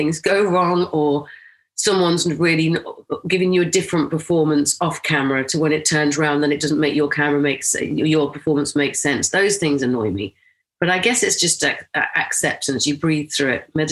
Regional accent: Rochdale, North West England, United Kingdom; We had a middle school system where I grew up in Rochdale

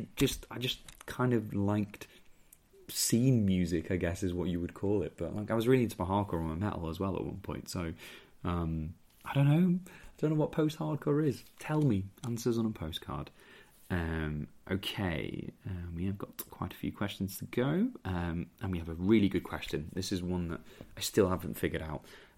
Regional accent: Merthyr Tydfil, Wales, United Kingdom; I used to be called Welsh quite a lot because I'm from Merthyr Tydfil, despite the accent.

